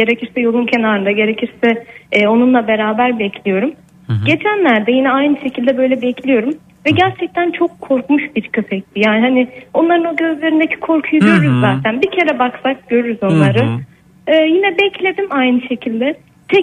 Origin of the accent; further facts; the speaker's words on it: Antalya, Turkey; ben Antalya'dan.